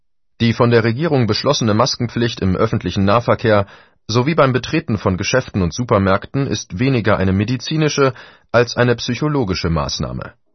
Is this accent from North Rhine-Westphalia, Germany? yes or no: no; Mecklenburg-Vorpommern, Germany; so auch meine Heimat Mecklenburg-Vorpommern